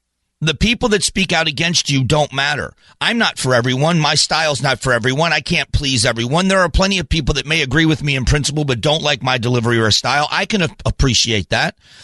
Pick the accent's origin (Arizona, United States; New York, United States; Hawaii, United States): Arizona, United States; Phoenix; Again, I'm from Phoenix, Arizona, and everything for me has got to be loaded with common sense.